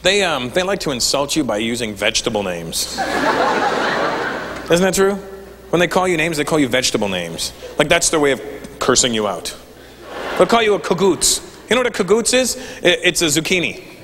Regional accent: Brampton, Ontario, Canada; I grew up in Brampton, but when I was growing up, all my friends were black.

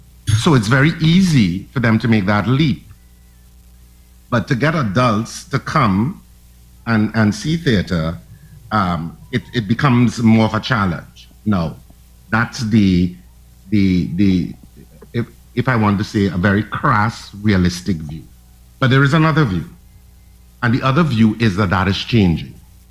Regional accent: Trinidad & Tobago; I'm from Trinidad

